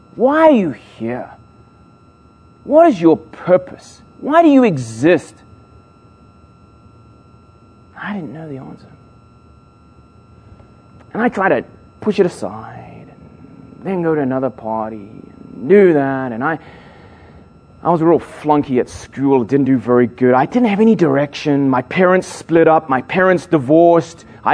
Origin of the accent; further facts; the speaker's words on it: London, United Kingdom; born there; I was born in England, in London, in the north of London.